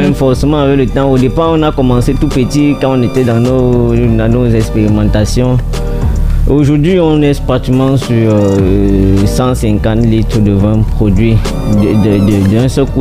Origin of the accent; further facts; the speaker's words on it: Kekem, West, Cameroon; born there; Bon, déjà, c'est mon village natal.